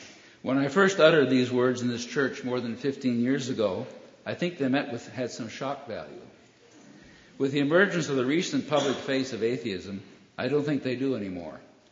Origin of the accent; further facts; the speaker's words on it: Buffalo, New York, United States; I grew up in Buffalo, New York.